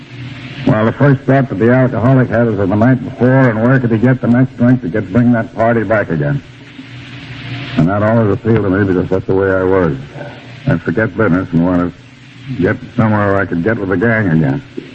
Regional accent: Albany, New York, United States; born or raised there

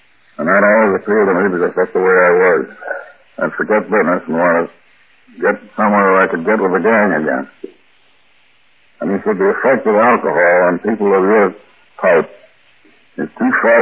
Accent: Albany, New York, United States; born or raised there

